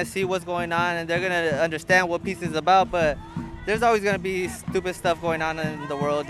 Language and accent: English; Watsonville, California, United States; Yep. Born and raised in Watsonville, California.